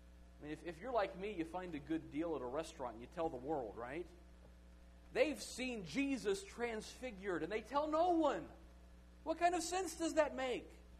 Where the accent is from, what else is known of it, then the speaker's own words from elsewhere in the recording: Gainesville, United States; moved away; I'm from the Gainesville area. It's been a while since I lived there.